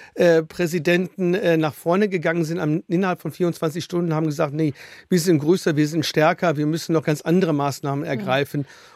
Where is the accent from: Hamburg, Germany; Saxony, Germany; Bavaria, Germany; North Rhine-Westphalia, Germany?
Bavaria, Germany; Würzburg; Ich komme aus Würzburg